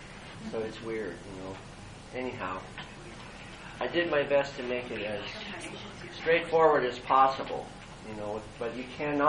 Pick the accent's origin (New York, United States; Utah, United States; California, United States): California, United States; I was born in Ventura County. I'm a California native. So it's nice to be back in my home state